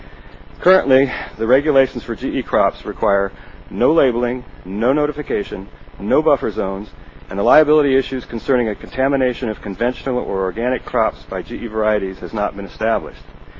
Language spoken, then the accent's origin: English; Atascadero, California, United States; I'm from Atascadero.